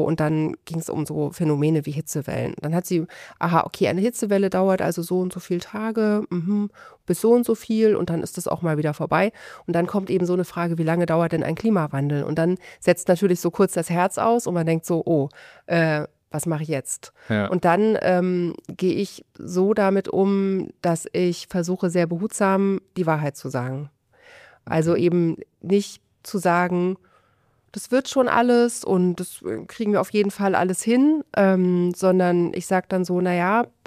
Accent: Leipzig, Saxony, Germany; nachdem ich dann aus Leipzig einmal weg war, wo ich herkomme, immer so die einzige Ostdeutsche.

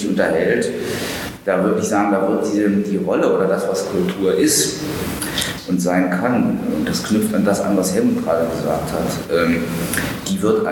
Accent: East Germany, Germany; Also ich komme aus dem Osten.

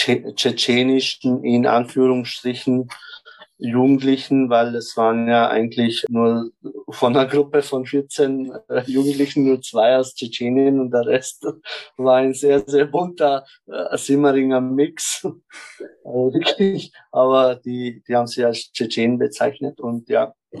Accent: Germany; now in Vienna, Austria; ich komme aus Deutschland hierher

